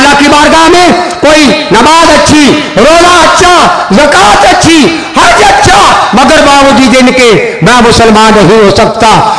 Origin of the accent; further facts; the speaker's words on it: Charanda, Punjab, Pakistan; میرا تعلق چرنڈا سے ہے, چرنڈا مولانا شہابادی جانتے ہیں, چناب نگر کے بعد سب سے زیادہ کثرت سے قادیانی وہاں ہے.